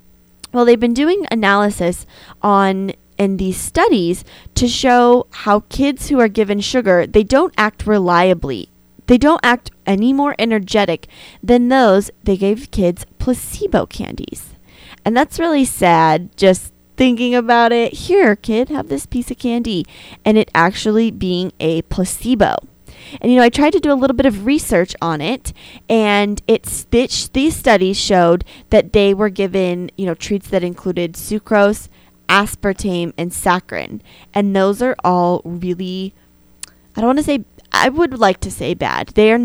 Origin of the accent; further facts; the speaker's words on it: Arizona, United States; maybe I'm going home to my hometown of Arizona and I get to see my family.